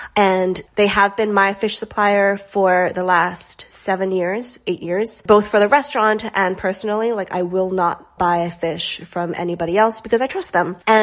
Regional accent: Hawaii, United States; So I grew up in Hawaii. So my idea of Thanksgiving and Christmas is a little bit different from maybe what like a person raised on the mainland

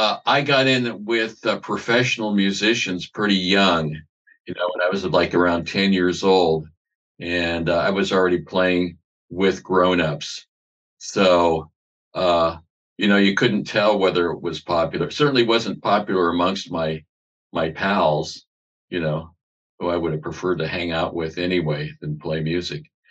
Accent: Canton, Ohio, United States; born there; Well, I was born in Ohio, Canton, Ohio. Mm-hmm. It's over by 50 miles below Cleveland.

